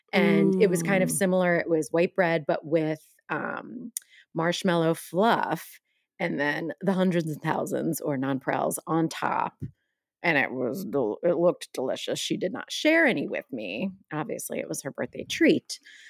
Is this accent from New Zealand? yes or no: no; United States; It's kind of like we need two different names for them, but we mm-hmm. don't have them because we're American.